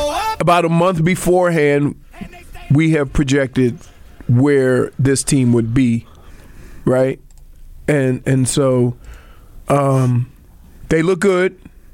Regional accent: Louisiana, United States; here's how I was taught because I came from Louisiana and I went up to Michigan.

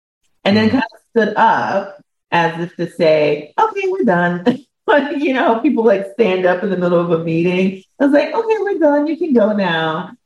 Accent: Minneapolis, Minnesota, United States; I grew up in Minneapolis, Minnesota, yep, where I was used to being the only chocolate drop in the room.

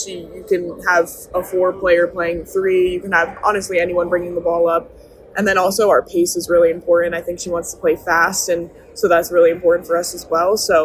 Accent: Connecticut, United States; I mean, I'm from Connecticut, so New England

